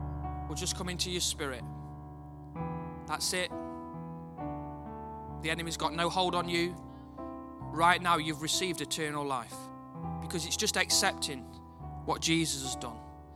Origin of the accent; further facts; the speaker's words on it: United Kingdom; I know we're British, but we're New Horizon.